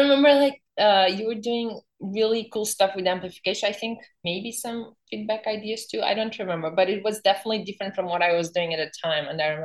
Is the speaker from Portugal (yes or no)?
yes; Portugal; English is a second language; now in Canada; because I'm from Portugal in Europe, and that's like would be at least six countries away from each other, right?